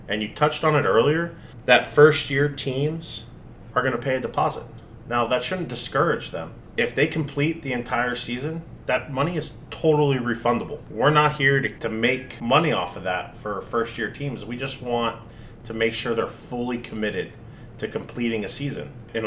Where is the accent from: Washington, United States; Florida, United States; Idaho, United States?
Florida, United States; New Port Richey; Yeah, I grew up right here in Newport Richey. My mom moved down from Massachusetts.